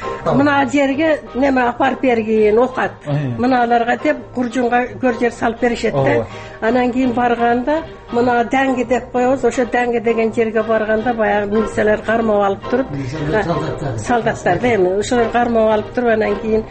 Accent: Bishkek, Kyrgyzstan; also born or lived in Aravan; Аравандан мен төрөлгөнмүн. Төрөлгөндөн кийин анан баягы атам көтөрүшүп Бишкекке алып кетет.

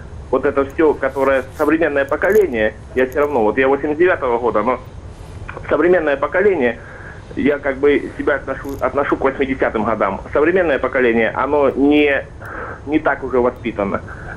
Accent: Rostov Oblast, Russia; Я не из Москвы, я из Ростовской области.

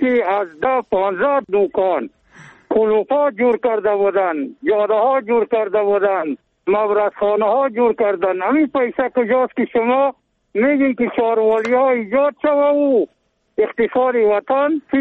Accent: Jurm, Badakhshan, Afghanistan; بله بله از بدخشان هستم از ولسوالی جرم

